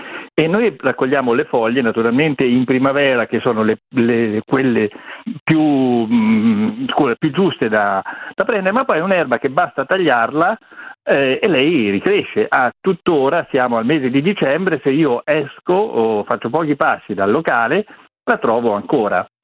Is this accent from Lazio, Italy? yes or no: no; Tuscany, Italy; Ad esempio nella provincia di Arezzo, anzi ad Arezzo, che è il mio capoluogo di provincia, lo chiamano il minuto